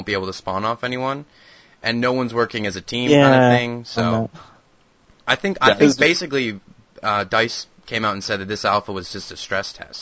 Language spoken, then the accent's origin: English; Canada; I'm Canadian. We say Zed.